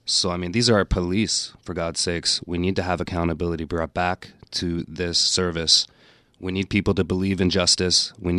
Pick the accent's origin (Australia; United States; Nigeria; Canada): Canada; I went down there, asked a question as a Canadian wanting to know the law